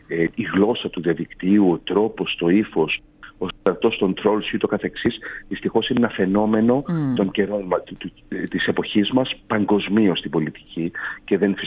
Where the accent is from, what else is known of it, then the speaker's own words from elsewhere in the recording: Crete, Greece; τον κύριο Πολάκη, που μπορεί να καταγόμαστε από την Κρήτη, αλλά έχουμε σαφέστατες διαφωνίες